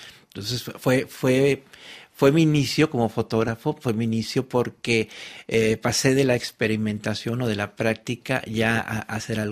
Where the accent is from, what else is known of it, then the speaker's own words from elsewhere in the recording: Matamoros, Tamaulipas, Mexico; also born or lived in San Luis Potosí; Estuve solamente 11 días en San Luis Potosí, pero mi familia vivía en Matamoros, Tamaulipas, que es el norte del país, la frontera con Estados Unidos.